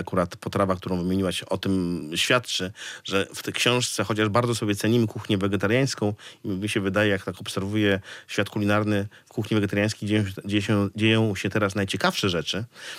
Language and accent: Polish; Białystok, Podlaskie Voivodeship, Poland; Moje dzieciństwo, które upływało w Białymstoku, ani w Warszawie.